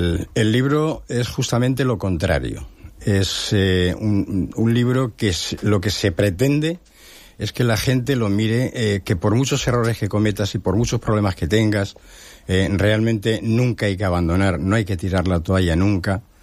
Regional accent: Toledo, Castilla-La Mancha, Spain; also born or lived in Madrid / Mora; Pues la verdad es que nací en Madrid, pero con muy poco tiempo, no sé, con meses creo, me llevaron con mis abuelos a un pueblo de Toledo, que es Mora, de Toledo. Ahí estuve hasta los 7 años. A los 7 años ya sí me fui a Toledo capital a estudiar hasta los 14 años aproximadamente.

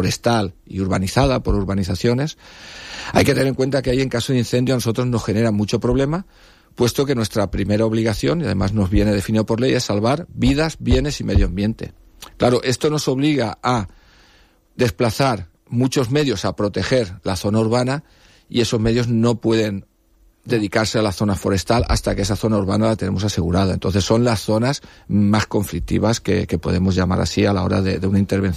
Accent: Alcoy, Valencian Community, Spain; yo vengo de Alcoy, en Alcoy prácticamente todo Alcoy es una interfaz, tenemos monte por todos sitios

